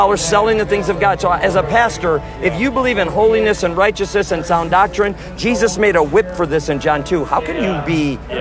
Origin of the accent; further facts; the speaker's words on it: Wisconsin, United States; also born or lived in Missouri; We are originally from central Wisconsin.